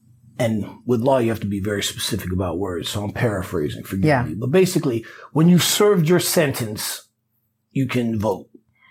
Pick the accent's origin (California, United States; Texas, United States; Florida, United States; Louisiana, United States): Florida, United States; Let's take Florida, for example.